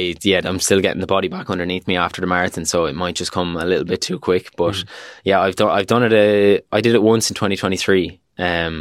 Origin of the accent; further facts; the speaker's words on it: Waterford, Munster, Ireland; also born or lived in America; I moved to Dublin earlier this year, but I think I'll always remember kind of the last couple of years when I moved home from America training around these roads in Waterford.